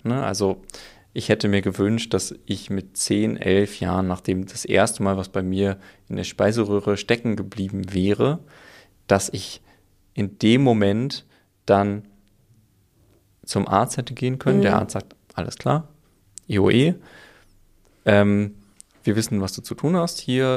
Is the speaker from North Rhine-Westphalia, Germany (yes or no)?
no; Berlin, Germany; Vor allem in Berlin, also wo ich aufgewachsen bin und wo ich studiert habe.